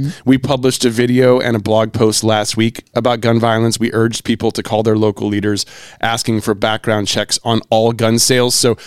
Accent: North Carolina, United States; I grew up in North Carolina.

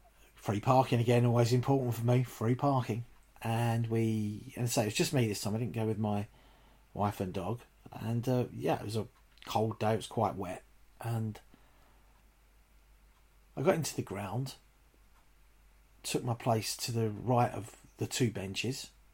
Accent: London, United Kingdom; Of course, as soon as I spoke, it was obvious I was from London.

